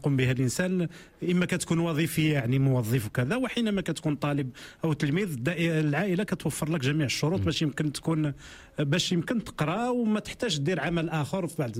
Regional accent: Tan-Tan, Guelmim-Oued Noun, Morocco; also born or lived in Mseid / Smara; أنا من مواليد منطقة شرق، في المنطقة الشرقية من الصحراء اسمها المسيد. هذه المنطقة حاليا هي من المناطق المنسية، ولان وقريت ثاني الإعدادي والثانوي في مدينة طنطان

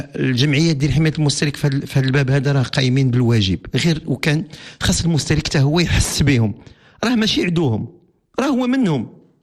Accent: Morocco; ويكون تأكد حنا كمغاربه وكمستهلكين متاكدين بانه الحكومه ما غدير لينا والو.

